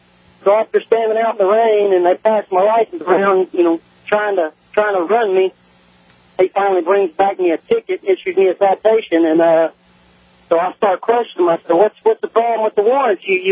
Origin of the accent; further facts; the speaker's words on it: Nashville, Tennessee, United States; I was raised up in Nashville, you know, so I'm used to dealing with an aggressive police force, but I moved to West Tennessee.